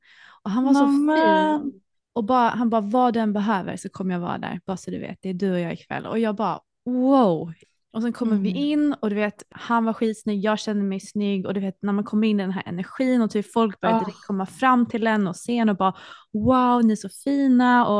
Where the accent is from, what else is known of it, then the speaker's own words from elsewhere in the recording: Malmö, Skåne, Sweden; Jag är också från Malmö!